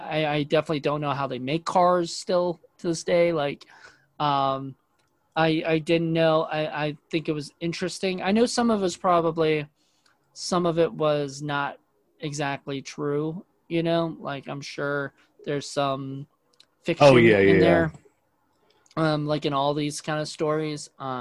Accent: Williamsburg, Virginia, United States; Like, growing up in Williamsburg, Virginia, we have Busch Gardens.

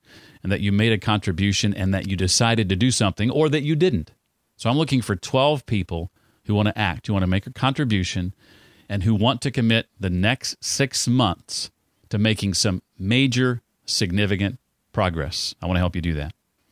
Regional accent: Nashville, Tennessee, United States; My hometown newspaper, The Tennessean, and the Nashville Business Journal

